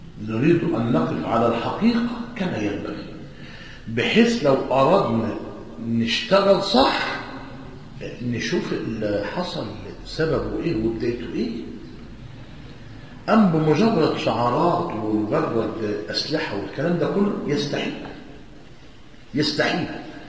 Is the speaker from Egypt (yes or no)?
yes; Egypt